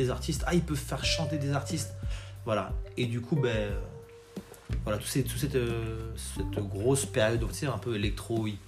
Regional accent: Paris, Île-de-France, France; Je suis né à Paris, j'ai grandi à Paris, je suis métisse.

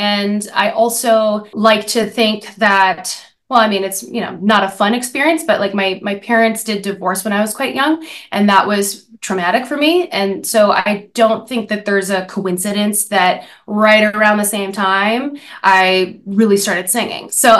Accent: Canada; now in United States; So I'm from Canada originally, and I had a whole initial career in Canada when I first started under a completely different name. And when I moved to the States

